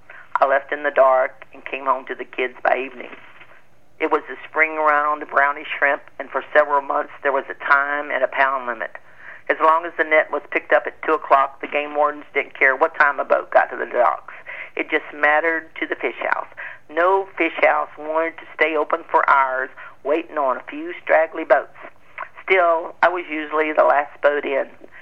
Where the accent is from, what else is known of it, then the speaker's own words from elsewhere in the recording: Texas, United States; I have a Union Carbide facility outside my hometown, and it had been there probably almost since the day I was born, so it was out there a very long time, and I remember it had just gotten the Safest Plant in Texas Award